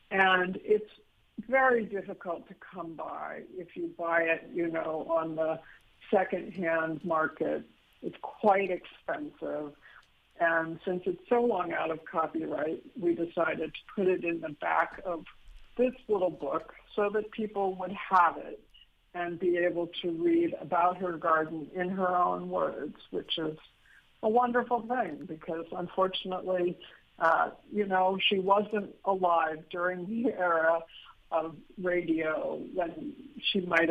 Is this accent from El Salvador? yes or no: no; United States; when I was a child, I thought it was a robin, an American robin, because, of course, I grew up in America.